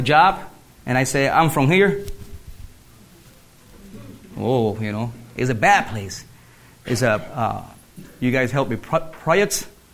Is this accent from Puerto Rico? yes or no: yes; Puerto Rico; also born or lived in New York City, United States; I born in New York City. My papa is the Army, USA. But I grew up in Puerto Rico. It's a small island, but they have 4.5 million people there.